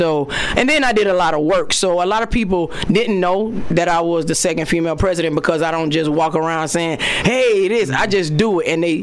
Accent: Rhode Island, United States; No, I was raised in Rhode Island, so our primary education, they taught us how to enunciate, pronunciate, and that was the thing.

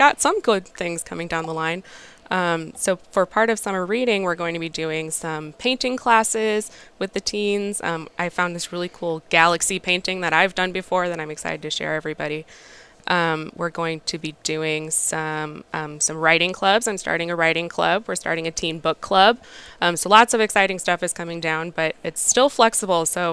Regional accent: Ste. Genevieve, Missouri, United States; Yeah, so like Rachel said, I come from St. Genevieve, Missouri, which is over by St. Louis area.

